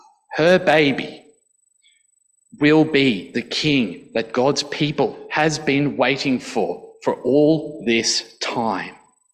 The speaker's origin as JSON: {"language": "English", "town": "Snug", "region": "Tasmania", "country": "Australia", "tie": "born or raised there", "said": "It's okay, I grew up in Snug, so."}